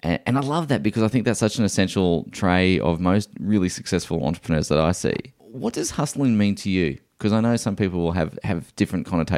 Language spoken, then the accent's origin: English; Queensland, Australia; many years ago, I met a real estate agent in my hometown in Queensland